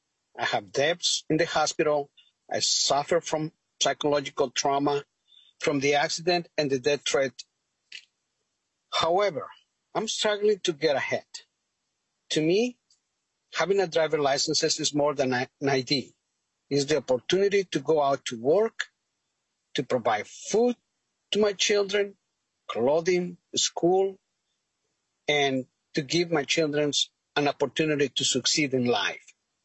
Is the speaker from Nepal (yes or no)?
no; Guatemala; now in Worthington, United States; I'm originally from Guatemala and I live in Worthington.